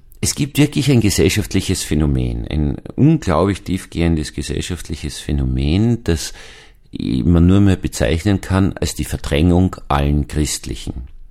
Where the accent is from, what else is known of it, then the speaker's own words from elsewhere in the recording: Vienna, Austria; Als Wiener, als jemand, der auch ganz stark von der Psychotherapie herkommt